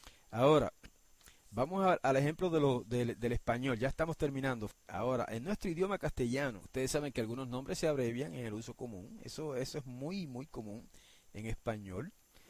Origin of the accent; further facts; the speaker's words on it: Guayama, Puerto Rico; En Guayama, también mi pueblo, había un chofer de carro público